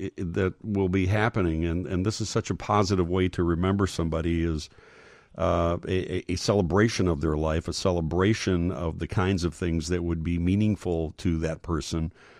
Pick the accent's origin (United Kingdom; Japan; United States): United States; Chicago, Illinois; when people hear that I'm from Chicago